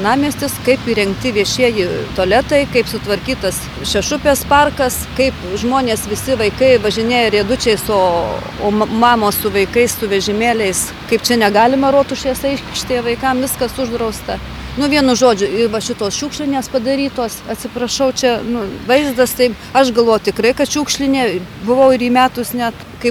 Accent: Suvalkija, Lithuania; also born or lived in Alytus; Esu suvalkietė, bet aišku, 30 metų gyveno Alytuje.

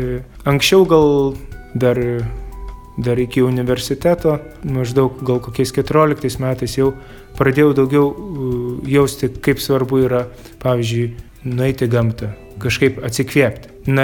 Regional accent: Vilnius, Vilnius County, Lithuania; aš gimiau Vilniuje, užaugau ir... čia ne jo gimtinė, mano gimtinė Vilnius, bet ne jo.

